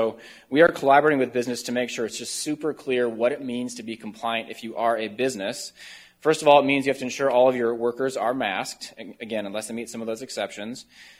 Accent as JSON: {"language": "English", "town": "Northfield", "region": "Minnesota", "country": "United States", "tie": "born or raised there", "said": "Eagan last night, my hometown of Northfield last night, put a policy in place."}